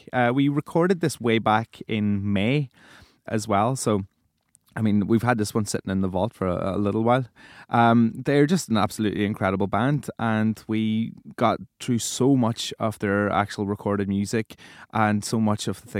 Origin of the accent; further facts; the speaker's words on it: Ireland; I am an Irish broadcaster.